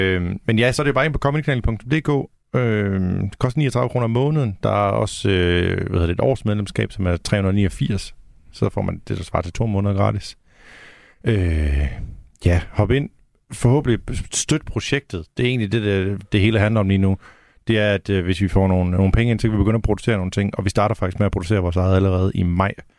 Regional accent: Jutland, Denmark; især mig som jyde, det er jo bare sådan et, den der klassiske, at det er ikke forbudt at tænke selv

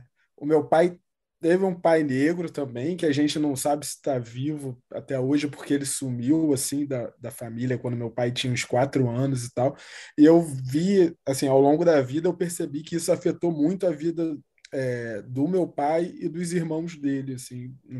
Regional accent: Rio de Janeiro, Brazil; eu cresci no Morro do Jacarezinho, aqui na zona norte do Rio

